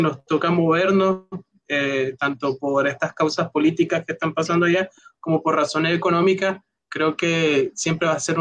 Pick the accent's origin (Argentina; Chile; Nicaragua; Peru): Nicaragua; now in Mexico; Yo nací en Nicaragua, viví casi que toda mi vida.